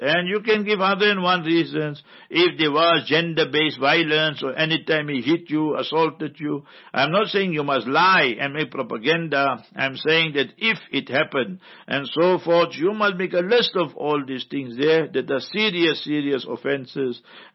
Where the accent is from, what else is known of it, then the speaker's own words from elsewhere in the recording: Heidelberg, Gauteng, South Africa; I am from Heidelberg, originally Transvaal, old Transvaal.